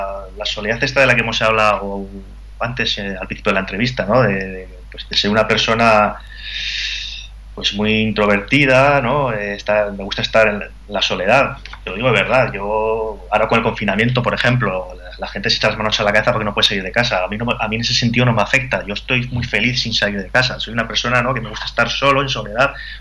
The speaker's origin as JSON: {"language": "Spanish", "region": "Navarre", "country": "Spain", "said": "Que es de donde soy. No sé, es como que no pintaba nada en una playa siendo de Navarra, que no hay playa"}